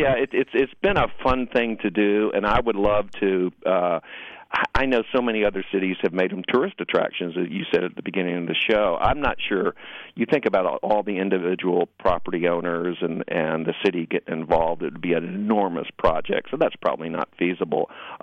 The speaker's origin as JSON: {"language": "English", "town": "Atlanta", "region": "Georgia", "country": "United States", "said": "I'm from Atlanta, and when I go back, the city has changed so much over the years."}